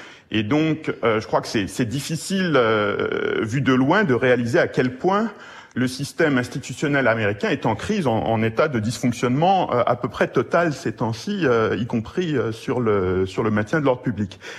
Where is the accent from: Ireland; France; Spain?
France; je parle au nom de mes collègues américains, pas seulement en mon nom propre en tant que Français ici